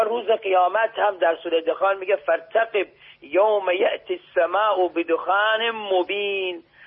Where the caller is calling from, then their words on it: Genaveh, Bushehr, Iran; از گناوه، شهرستان استان بوشهر.